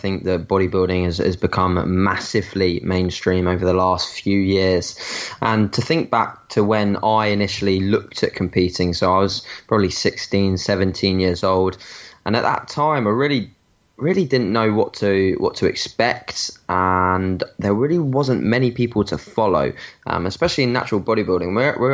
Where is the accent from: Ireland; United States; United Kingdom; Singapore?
United Kingdom; Brighton, South East England; So I am 20 years old. I'm from Brighton in the UK